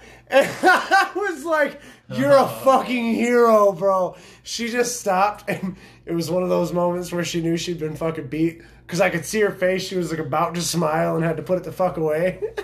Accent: North Branch, United States; Hey, listen. I grew up in North Branch and I love this restaurant.

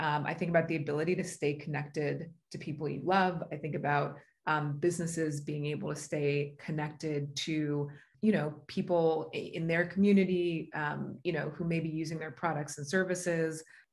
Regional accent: California, United States; now in Cleveland, United States; You know, I'm from California originally, but being in Cleveland

